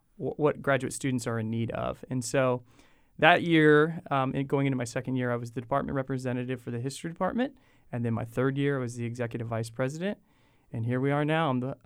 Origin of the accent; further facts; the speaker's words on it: Nevada, United States; I'm from Southern Nevada, so I did my bachelor's and master's at the University of Nevada, Las Vegas.